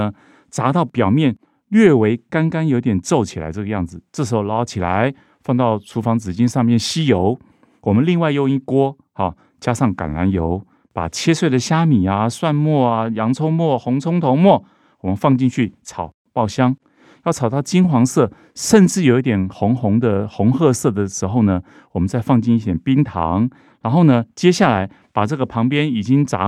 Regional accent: Taiwan; 我们台湾人吃这个茄子很喜欢加九层塔的。

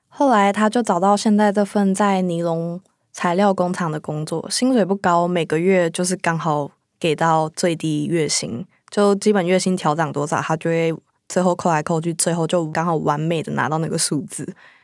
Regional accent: Taiwan; moved away as an adult; 那我在太平盛世的台湾长大

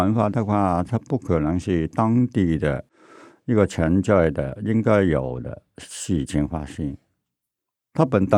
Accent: Hong Kong; 我在香港长大的，是英国人管制的

